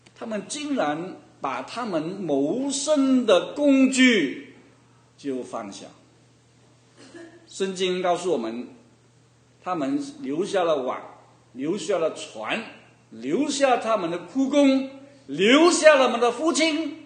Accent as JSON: {"language": "Chinese", "country": "China", "moved": "yes", "said": "以前或者说我们从中国来的也好"}